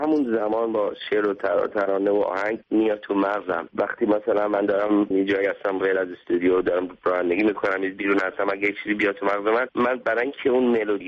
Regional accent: Iran; من که ایرانی هستیم

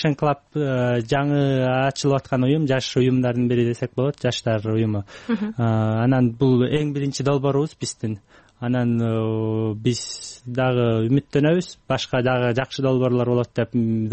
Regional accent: Naryn, Naryn Region, Kyrgyzstan; өзүмдүн Нарындан болом

